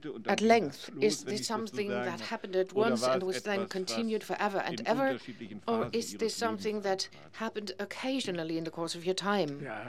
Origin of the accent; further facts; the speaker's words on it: Bayreuth, Bavaria, Germany; I come from Bayreuth and I'm working for the Anne Frank Center here in Berlin.